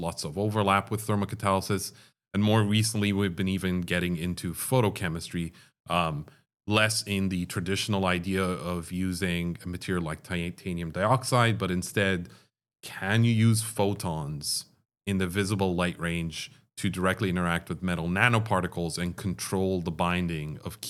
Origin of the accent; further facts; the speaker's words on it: Dubai, United Arab Emirates; I grew up in the Middle East in Dubai.